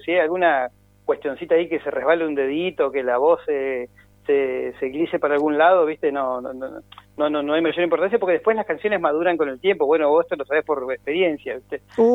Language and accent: Spanish; Neuquén, Argentina; como neuquino, es muy raro, es muy raro.